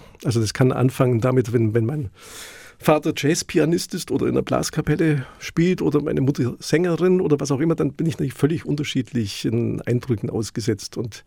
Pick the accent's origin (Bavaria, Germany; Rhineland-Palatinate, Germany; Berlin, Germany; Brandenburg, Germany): Bavaria, Germany; Memmingen; Ich komme aus Memmingen im Allgäu.